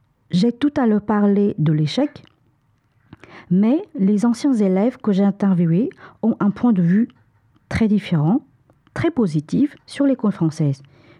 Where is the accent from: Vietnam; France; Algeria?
Vietnam; French is a second language; en tant que Vietnamienne et héritière de cette histoire